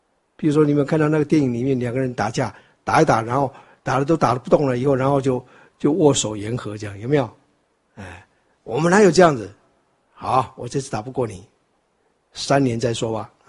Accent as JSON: {"language": "Chinese", "country": "Taiwan", "said": "我们当然是娶我们台湾人嘛"}